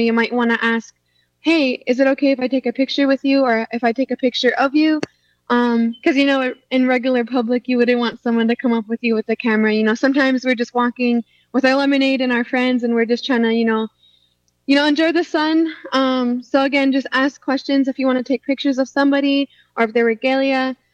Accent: Lac du Flambeau, Wisconsin, United States; I'm Bear Clan from Lac de Flambeau, Wisconsin.

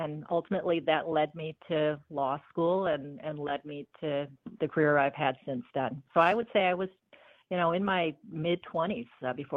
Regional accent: Chippewa Falls, Wisconsin, United States; I grew up in Chippewa Falls in western Wisconsin, one of four kids.

